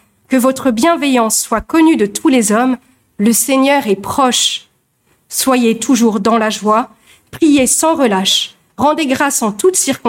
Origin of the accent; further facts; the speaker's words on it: Bergerac, Nouvelle-Aquitaine, France; Alors je viens de Bergerac